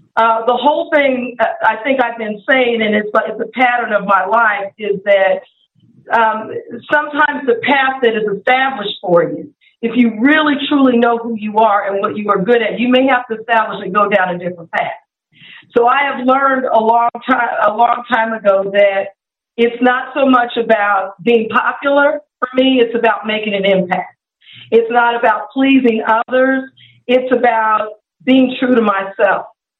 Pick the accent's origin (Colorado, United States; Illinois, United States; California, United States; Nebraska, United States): Colorado, United States; moved away; Well, when I grew up in Colorado, by the way, Howard, so Orange Crush all the way back then, and decided that I wanted to move to Atlanta.